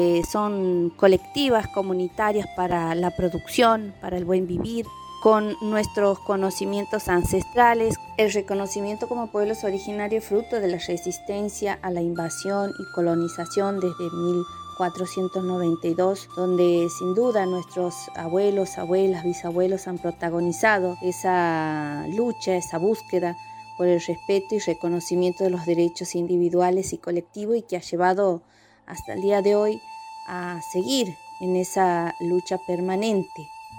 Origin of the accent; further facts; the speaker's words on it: Pampa Pozo, Santiago del Estero, Argentina; de la comunidad de Pampa Pozo, pueblo originario Vilela, uno de los 6 pueblos que estamos presentes en la provincia de Santiago del Estero.